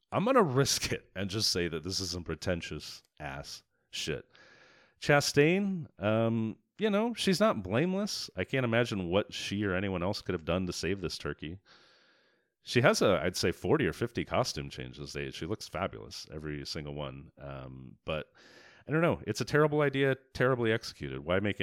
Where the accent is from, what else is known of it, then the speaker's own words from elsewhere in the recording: Sacramento, California, United States; it's scheduled to open in my hometown of Sacramento at the Tower Theater next Friday, March 6th.